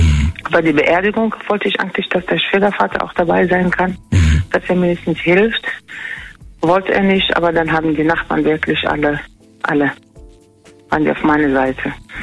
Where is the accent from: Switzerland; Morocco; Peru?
Morocco; German is a second language; now in Germany; Und wir selber als Marokkaner in Marokko haben wir auch ein bisschen was Schlimmes erlebt.